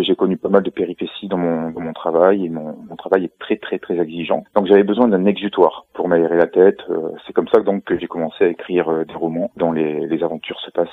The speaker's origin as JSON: {"language": "French", "town": "Oléron", "region": "Nouvelle-Aquitaine", "country": "France", "tie": "born or raised there", "said": "Alors, je suis pas natif d'Oléron, je suis arrivé sur l'île d'Oléron très très jeune. J'ai suivi ma maman, qui a rejoint donc ses parents."}